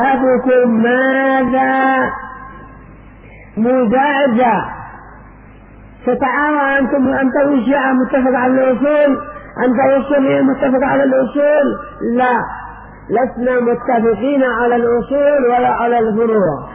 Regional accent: Yemen; أما عندنا في اليمن

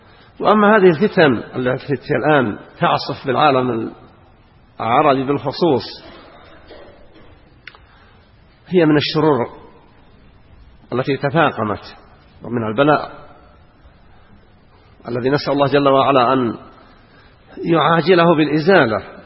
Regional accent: Saudi Arabia; بلادنا المملكة العربية السعودية

